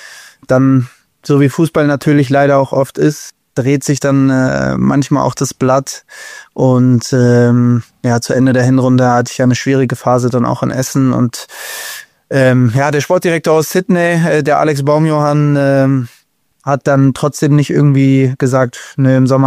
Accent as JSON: {"language": "German", "country": "Turkey", "said": "ich als Türke"}